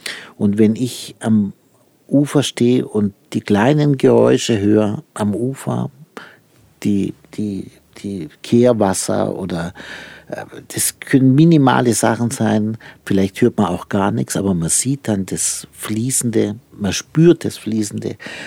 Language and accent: German; Baden-Württemberg, Germany; born there; Ich bin in der Nähe von der Donauquelle geboren, kenne die Donau also wirklich sehr, sehr gut